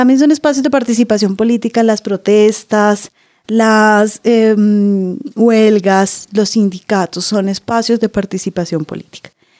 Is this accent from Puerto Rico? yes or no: no; Colombia; Por eso nosotros como colombianos somos muy parecidos en nuestra forma de relacionarnos políticamente con nuestros vecinos ecuatorianos, peruanos, bolivianos, venezolanos o mexicanos.